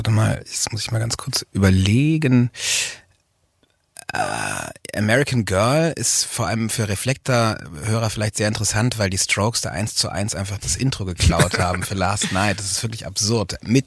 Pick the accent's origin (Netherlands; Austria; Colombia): Austria; in das Dorf meiner Eltern, in mein Heimatdorf in Österreich gekommen